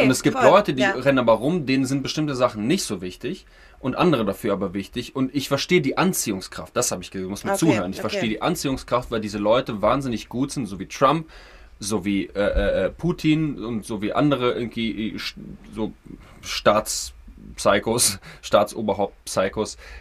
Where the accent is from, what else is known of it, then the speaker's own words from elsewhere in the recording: Russia; German is a second language; now in Germany; Ich komme ja auch aus Russland und lebe schon seit Ewigkeiten erst mal mit Jelzin und dann mit Putin